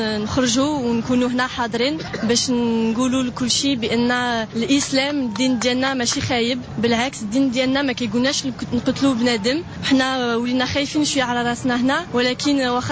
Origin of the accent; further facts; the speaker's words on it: France; also born or lived in Morocco; خلقة في المغرب وكبرت في فرنسا، يعني عندي جنسية مغربية وفرنساوية،